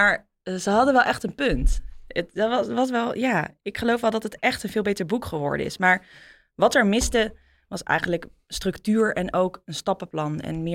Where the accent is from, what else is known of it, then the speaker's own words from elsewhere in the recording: Rotterdam, South Holland, Netherlands; now in Amsterdam, Netherlands; Ik kom uit Rotterdam.